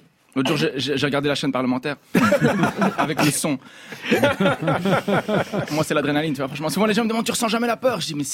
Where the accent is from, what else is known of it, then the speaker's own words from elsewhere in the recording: Brussels, Brussels-Capital Region, Belgium; Moi, je viens de Bruxelles